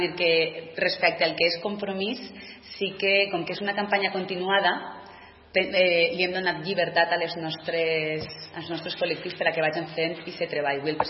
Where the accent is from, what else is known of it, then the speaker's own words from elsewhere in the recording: Valencian Community, Spain; la falta d'inversions que tenim com a valencianes i valencians